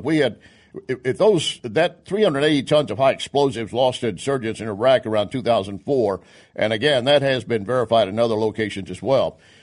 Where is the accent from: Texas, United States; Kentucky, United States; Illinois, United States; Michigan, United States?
Texas, United States; Now, I grew up in West Texas. There's not a lot out there except mesquite bushes and rattlesnakes.